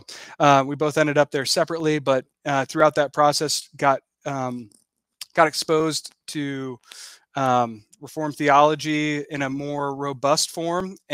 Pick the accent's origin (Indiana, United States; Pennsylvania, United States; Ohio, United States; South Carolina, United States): Indiana, United States; Fort Wayne; And when we moving back to Fort Wayne, Indiana, which is my hometown, and heard providentially that there was a PCA church there.